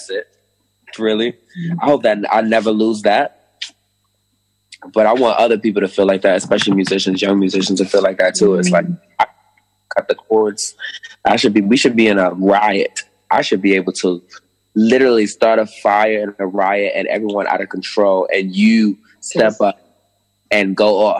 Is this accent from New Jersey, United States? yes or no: no; Brooklyn, New York, United States; Brooklyn, New York, born and raised in Flatbush, Trinidadian descent.